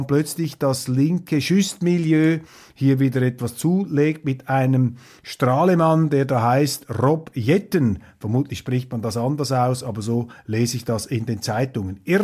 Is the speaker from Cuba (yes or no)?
no; Switzerland; wie ich das beurteile als Schweizer